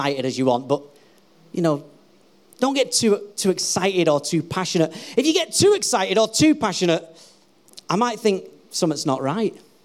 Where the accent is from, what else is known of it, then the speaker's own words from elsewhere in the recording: England, United Kingdom; We are British. We are reserved.